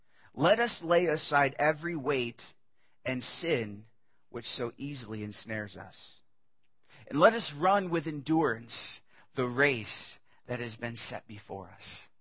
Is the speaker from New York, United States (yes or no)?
yes; New York, United States; I experienced as a young child growing up in New York, upstate New York.